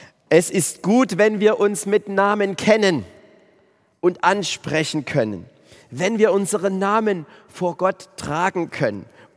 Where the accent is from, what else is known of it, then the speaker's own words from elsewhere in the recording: Gottgetreu, Saxony, Germany; Oder ein kleines Dorf, wo ich aufgewachsen bin, daneben. Das heißt Gottgetreu. Oben an der tschechischen Grenze.